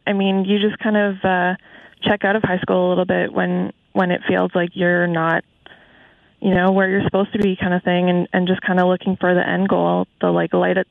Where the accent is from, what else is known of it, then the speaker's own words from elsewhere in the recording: New Hamburg, Ontario, Canada; now in Toronto, Canada; So I grew up in New Hamburg, so Wilmot, township, so right in the throes of Harold's area. I went to Waterloo, Oxford, as everyone there does, and I moved to Toronto just after high school.